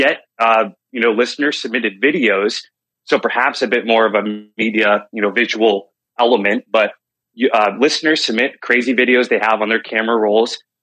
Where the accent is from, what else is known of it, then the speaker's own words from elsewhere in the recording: Connecticut, United States; I read howdy y'all to Rob, get a rise out of Akiva because I'm from Connecticut.